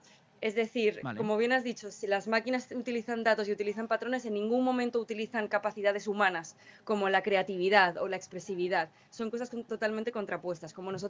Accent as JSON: {"language": "Spanish", "town": "Lanzarote", "region": "Canary Islands", "country": "Spain", "said": "yo soy de Lanzarote, entonces poder venir a, digamos, mi tierra a investigar"}